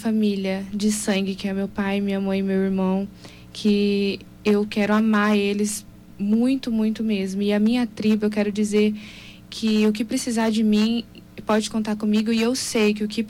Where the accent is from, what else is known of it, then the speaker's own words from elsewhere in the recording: Dourados, Mato Grosso do Sul, Brazil; De Dourados.